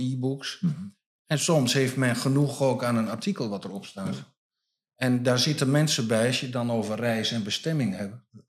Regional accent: Drenthe, Netherlands; Nou, ik ben wel een echte Drent.

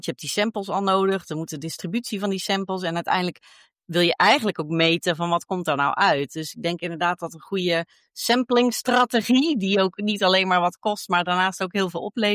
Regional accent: Netherlands; want we zijn Hollanders, dus alles wat gratis is, dat nemen we sowieso aan

